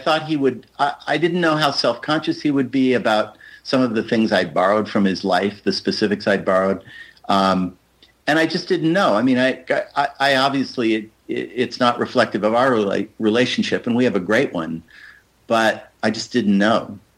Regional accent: Colorado, United States; I was sort of interested in examining some characters that I knew from growing up in Colorado, particularly kind of specifically Western characters.

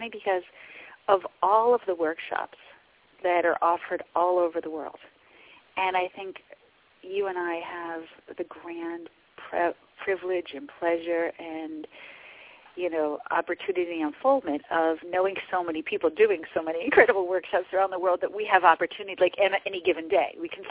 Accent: Atlantic City, New Jersey, United States; And it happened to be my hometown. I'm from Atlantic City, New Jersey.

